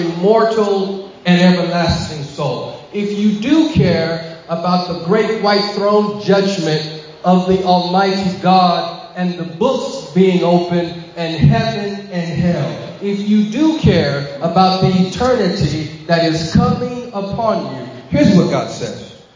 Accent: California, United States; And I'm looking down, saying, look, man, I'm from California.

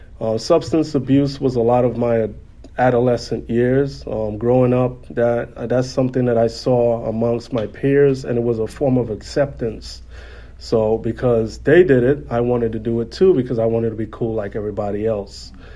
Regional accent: Saint Thomas, U.S. Virgin Islands; So I was born and raised in St. Thomas, the Virgin Islands. I'm 33 years of age, and my life consisted of me moving around, doing a lot of moving

